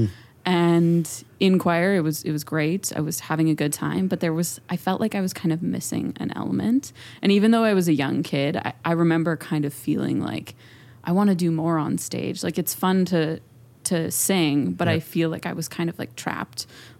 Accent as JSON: {"language": "English", "town": "Calgary", "region": "Alberta", "country": "Canada", "tie": "born or raised there", "said": "Well, I was born and raised here in Calgary."}